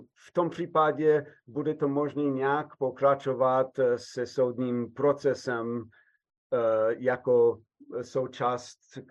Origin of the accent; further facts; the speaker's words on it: United States; To je pro mě, řeknu, důležité chování jako Američan, abych prostě přežil